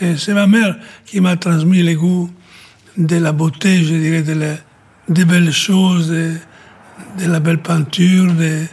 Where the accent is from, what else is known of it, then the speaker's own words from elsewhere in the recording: Ravenna, Emilia-Romagna, Italy; que je suis italien